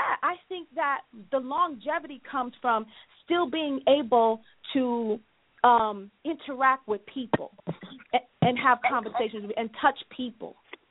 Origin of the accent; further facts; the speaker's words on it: Newark, New Jersey, United States; I'm from Newark, New Jersey, and a lot of people don't know